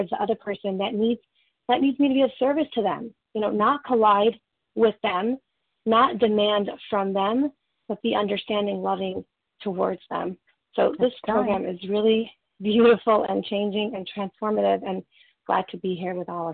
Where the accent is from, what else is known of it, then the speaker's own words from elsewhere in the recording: Canada; I'm between all the Californians. But I'm CA also from Canada